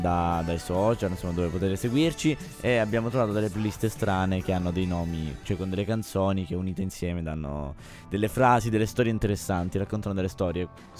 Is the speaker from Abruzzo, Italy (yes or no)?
no; Gemini, Apulia, Italy; A parte che sono di Gemini, che è frazione di Ugento.